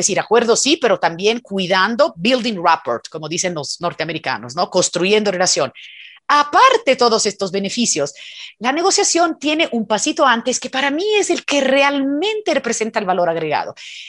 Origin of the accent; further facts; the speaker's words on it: Italy; now in Ecuador; yo soy italiana y cuando llegué al país por primera vez, sí me lo pregunté a mí misma, digo, bueno, más allá de mi proyecto personal, ¿no? Porque me vine concretamente porque me casé con un ecuatoriano y ya mis hijos son medio italianos y medio ecuatorianos